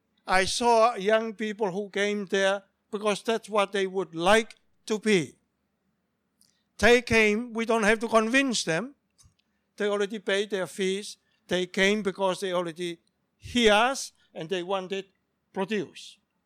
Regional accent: Tonga; moved away; I grew up in Tonga as a young person like you, and I was told how to be young people. I moved to another nation

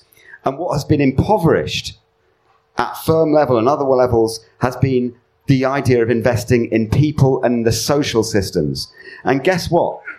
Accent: Sheffield, Yorkshire and the Humber, United Kingdom; accent: Yorkshire; As you can tell from my broad Yorkshire accent, I was born in Sheffield. But I spent the first few years of my life in a mining village.

